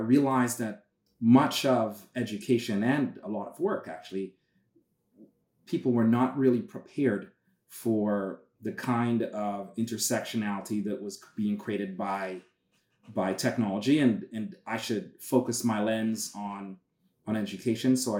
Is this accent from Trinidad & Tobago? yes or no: yes; Trinidad & Tobago; I was born here. Mm-hmm. But I grew up in Trinidad and Tobago.